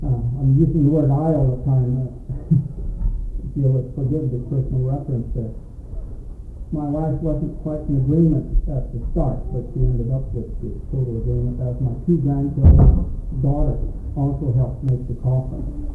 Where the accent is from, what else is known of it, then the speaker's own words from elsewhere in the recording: Minnesota, United States; I grew up in Minnesota, but anyway, so we knew each other in more ways than one.